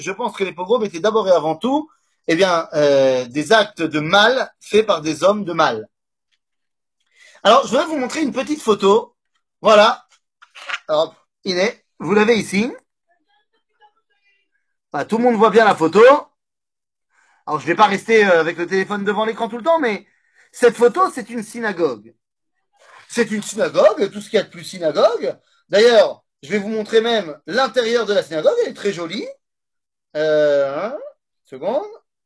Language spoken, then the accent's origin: French; Metz, Grand Est, France; Je viens de Metz. Je viens de Metz, Rabotaï.